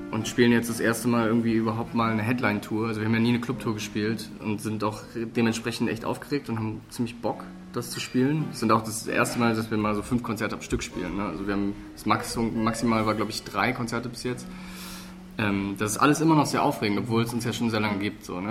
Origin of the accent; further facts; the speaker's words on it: Cologne, North Rhine-Westphalia, Germany; also wir sind jetzt ja in Düsseldorf, ne, und wir kommen aus Köln.